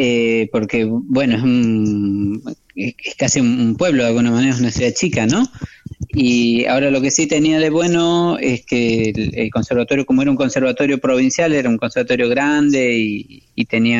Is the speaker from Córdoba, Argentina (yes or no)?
yes; Cruz del Eje, Córdoba, Argentina; Yo soy de Cruz del Eje, de una ciudad chiquita al noroeste de Córdoba, que tiene su conservatorio provincial y todo.